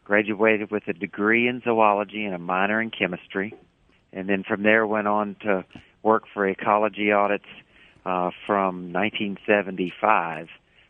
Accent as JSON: {"language": "English", "town": "Marshall", "region": "Texas", "country": "United States", "tie": "born or raised there", "said": "I grew up in Marshall, Texas, and he was just the above and beyond type."}